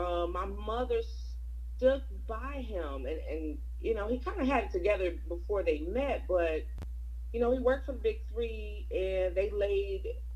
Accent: Detroit, Michigan, United States; Well, I am originally from Detroit. I started singing in the gospel choir at around 3 years old.

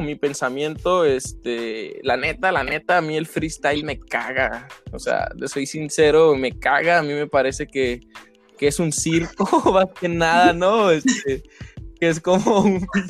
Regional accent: Delicias, Chihuahua, Mexico; yo soy de Ciudad Delicias, Chihuahua, de un municipio que ni siquiera estoy seguro si existe. Solamente mi acta de nacimiento dice que aquí nací.

